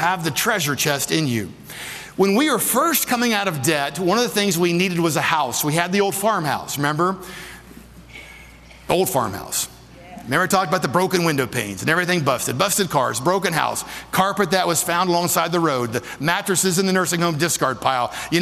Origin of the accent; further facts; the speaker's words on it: Ohio, United States; It's just growing up in Ohio, they have big barns.